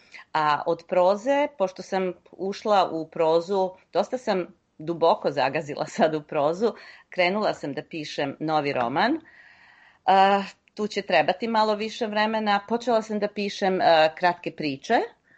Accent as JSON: {"language": "Serbian", "town": "Loznica", "region": "Šumadija and Western Serbia", "country": "Serbia", "tie": "born or raised there", "moved": "yes", "lives_now": "Toronto, Canada", "said": "i u mom rodnom gradu Loznici. A kasnije kad sam došla u Toronto"}